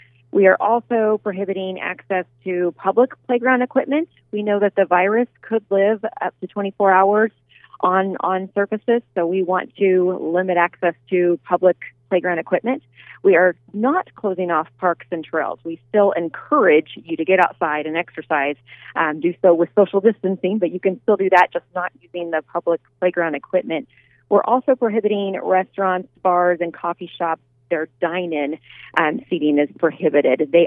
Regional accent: Scott City, Kansas, United States; I'm from Scott City.

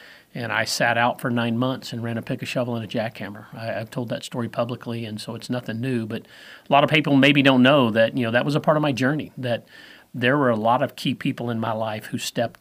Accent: Alabama, United States; when I came all the way from Alabama, it was before cell phones.

